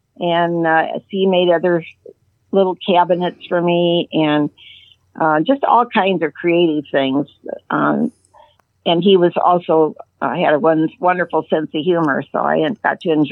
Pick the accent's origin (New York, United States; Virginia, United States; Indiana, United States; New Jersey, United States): Indiana, United States; Peru; born there; I was born in Peru, Indiana, and my mother and dad dad's father and family … … Had been there for a good many years. And it's a small town.